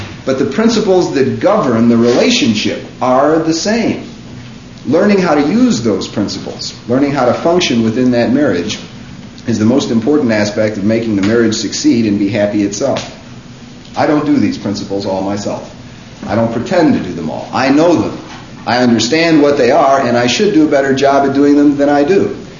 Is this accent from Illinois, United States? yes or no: yes; Chicago, Illinois, United States; I come from Chicago.